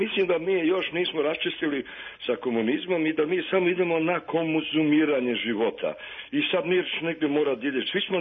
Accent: Serbia

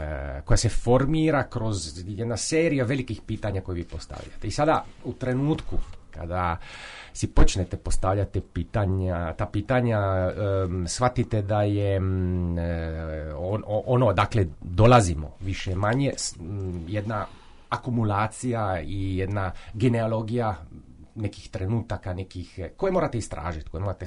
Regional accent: Split, Split-Dalmatia County, Croatia; Rodom sam iz Splita, odnosno sa Brača i Ugljana, pa odakle su mi više manje korijeni roditelja. Cijeli život živjeli smo dosta okolo i doma smo pričali splitski, dalmatinski

